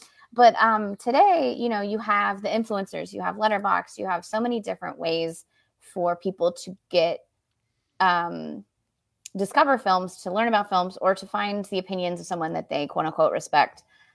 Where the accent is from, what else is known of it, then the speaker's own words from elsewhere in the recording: California, United States; we used to get this paper from Klamath Falls, Oregon, even though I grew up in California